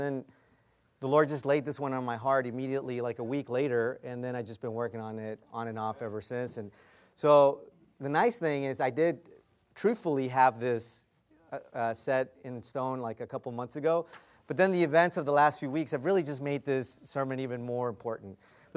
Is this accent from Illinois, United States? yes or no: no; Texas, United States; You know, I come from Texas, but, I definitely did not think it was going to be this hot.